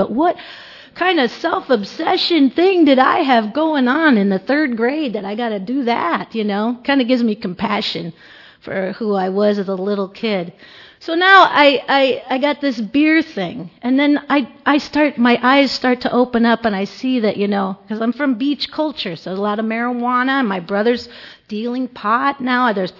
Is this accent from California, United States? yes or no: yes; Santa Barbara, California, United States; I grew up in Santa Barbara in beach culture. And I have brothers and sisters. I'm one of five